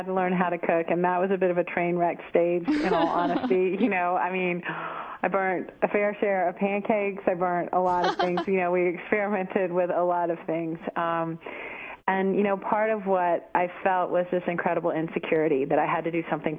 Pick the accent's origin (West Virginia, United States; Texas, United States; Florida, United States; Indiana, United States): Texas, United States; I grew up in Texas, so, you know, we tend to grill salmon with a husband from Seattle